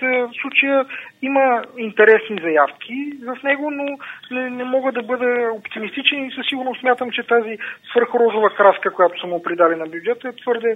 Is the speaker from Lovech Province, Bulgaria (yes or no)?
no; Vidin, Vidin Province, Bulgaria; Ето, например, аз съм от Видин